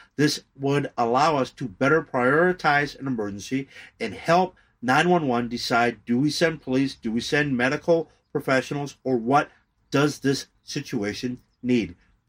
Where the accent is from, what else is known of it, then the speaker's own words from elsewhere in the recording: Minneapolis, Minnesota, United States; I'm from Minneapolis, and Minneapolis wants to reimagine the police.